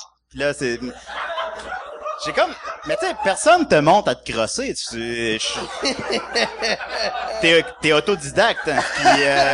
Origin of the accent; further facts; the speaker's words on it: Charny, Quebec, Canada; also born or lived in Havre-Saint-Pierre; je viens de Charny, ça arrive ça de Québec, j'habitais là de 3 à 20 ans, je suis né à Havre-Saint-Pierre, ça court nord, mais je m'en souviens pas.